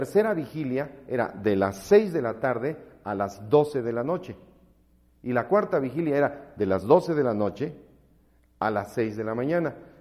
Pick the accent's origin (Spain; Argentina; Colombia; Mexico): Mexico; born there; Nosotros habitamos en México. Somos conocidos como mexicanos en el mundo. Entonces es por nuestras tierras. Nosotros nacimos en México